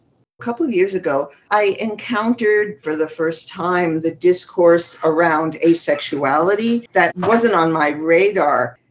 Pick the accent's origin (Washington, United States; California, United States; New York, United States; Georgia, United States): New York, United States; New York City; I was born in New York City, the only child of two Jewish doctors. I grew up in Manhattan and in New York's Hudson Valley